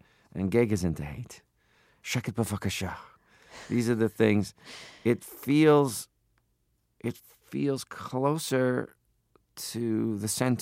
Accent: Toronto, Ontario, Canada; Well, when I grew up in Toronto, you would hear in culture

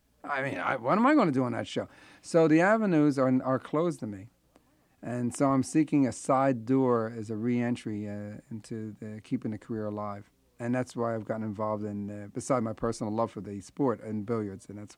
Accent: Philadelphia, Pennsylvania, United States; Even though he's from Nebraska and I'm from Philadelphia

